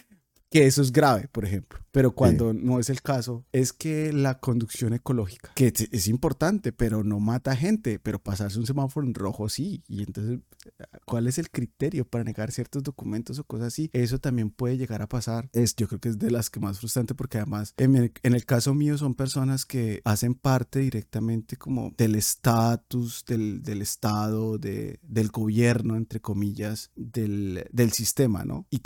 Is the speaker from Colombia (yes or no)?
yes; Colombia; Cuando te encuentras, por ejemplo, que me pasó en Alemania, que me decían, ah, como eres colombiano